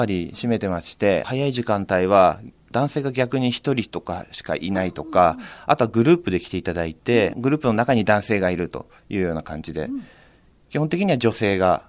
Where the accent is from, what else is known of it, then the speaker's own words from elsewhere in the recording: Fujisawa, Kanagawa, Japan; 本当ずっと藤沢で育って地元新林小学校の出身ですね。